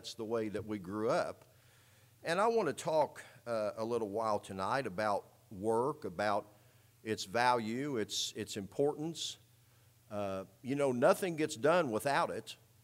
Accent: Indianapolis, Indiana, United States; growing up in Indianapolis, we had winter weather.

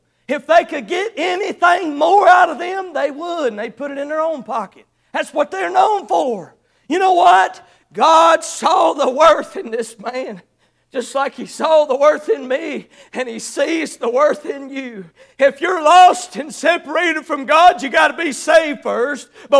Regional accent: Kentucky, United States; now in Tennessee, United States; Excuse my English. I'm from Kentucky. I live in Tennessee, but you pardon that.

